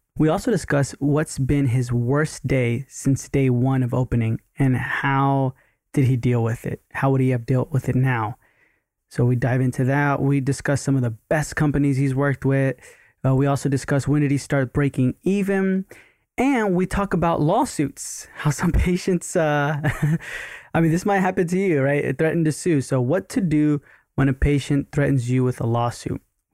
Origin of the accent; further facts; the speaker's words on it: Rosenberg, Texas, United States; also born or lived in Sugar Land; now in Los Angeles, United States; I'm from Rosenberg, Richmond. Then we moved to Sugar Land. So that's why I was like, oh, okay. Houston.